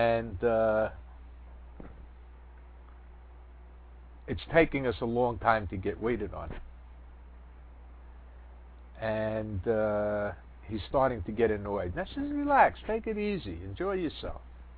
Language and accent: English; New York, United States; I'm from New York. Cabbies get tipped.